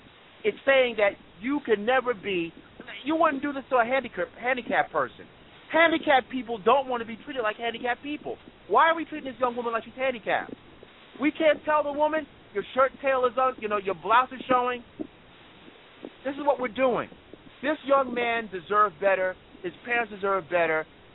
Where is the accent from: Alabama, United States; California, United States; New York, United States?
New York, United States; I'm sure you know, I'm a New Yorker like you're a New Yorker.